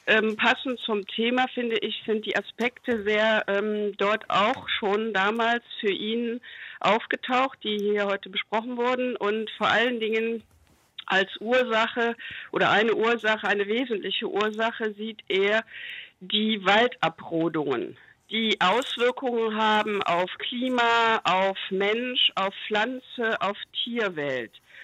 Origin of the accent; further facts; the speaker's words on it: Aachen, North Rhine-Westphalia, Germany; ich komme aus Aachen und in der Nähe gibt es den Hambacher Forst.